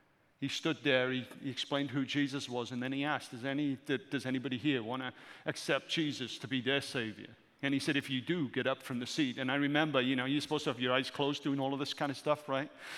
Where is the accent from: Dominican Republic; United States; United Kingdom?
United Kingdom; All right, I'm British. I don't say Z, I say Z, okay?